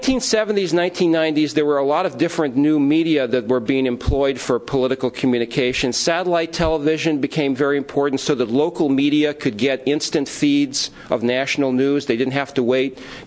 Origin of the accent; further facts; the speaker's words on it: Philadelphia, Pennsylvania, United States; I grew up here in Philadelphia